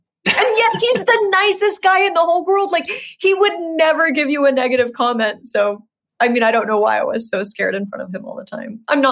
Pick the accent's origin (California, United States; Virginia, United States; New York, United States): California, United States; Huntington Beach; Isn't that weird? I'm from Huntington Beach.